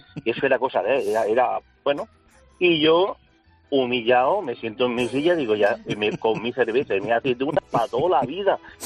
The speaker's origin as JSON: {"language": "Spanish", "town": "Lorca", "region": "Region of Murcia", "country": "Spain", "said": "que somos de Lorca y aquí se hacen las migas estas que son tan laboriosas"}